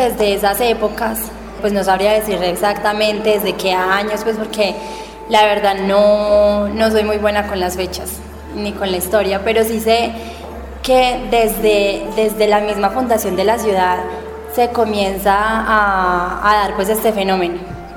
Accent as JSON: {"language": "Spanish", "town": "Pereira", "region": "Risaralda", "country": "Colombia", "tie": "born there", "said": "yo nací en Pereira, que es la capital de Risaralda, que hace parte de lo que antes se conocía como Eje Cafetero, pero que ahora se le conoce como el Triángulo del Café."}